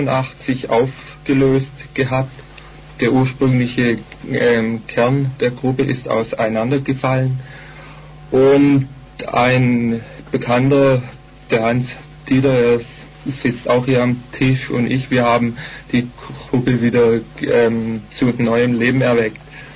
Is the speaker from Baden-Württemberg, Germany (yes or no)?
no; Marburg, Hesse, Germany; born there; Ich bin geboren 1965 in Marburg an der Lahn in Hessen.